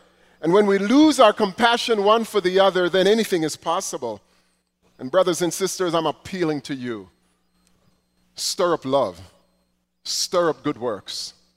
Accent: Jamaica; I grew up in Jamaica where we would sing a hymn that would bring tears to my eyes.

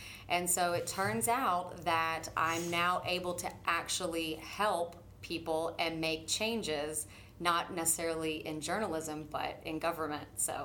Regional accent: Spring, Texas, United States; now in Baytown, United States; I grew up in the Spring and Woodlands area, and I remember when I first told my family, I was going to move to Baytown

